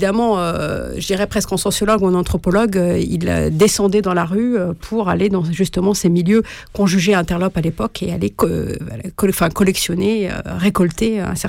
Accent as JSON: {"language": "French", "town": "Le Havre", "region": "Normandy", "country": "France", "said": "moi je suis du Havre, on disait beaucoup ça au Havre dans les années 80-90."}